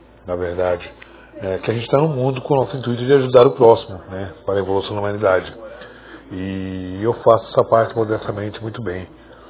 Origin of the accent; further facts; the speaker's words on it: Tubarão, Santa Catarina, Brazil; eu sou de Tubarão, Santa Catarina.